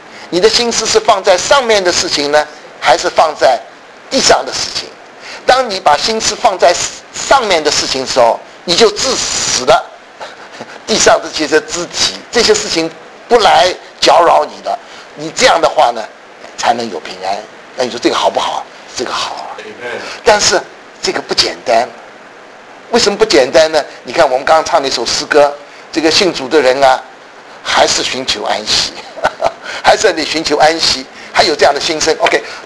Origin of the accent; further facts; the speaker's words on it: China; 这个我们中国人其实都很注意这一点，其实我们都有这个经验，就是我们的良心。